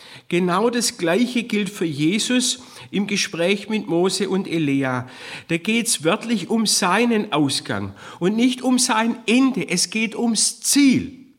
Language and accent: German; Korntal, Baden-Württemberg, Germany; aus meiner Heimatgemeinde Korndal, wo ich herstamme